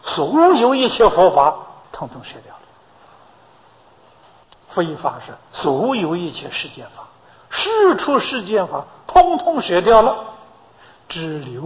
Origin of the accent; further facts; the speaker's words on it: China; 我们中国人讲七情五欲啊